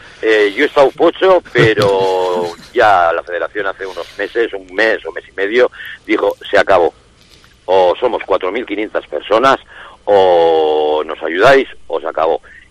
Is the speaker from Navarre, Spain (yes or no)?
yes; Lerín, Navarre, Spain; yo soy de Lerín y he cantado jotas un montón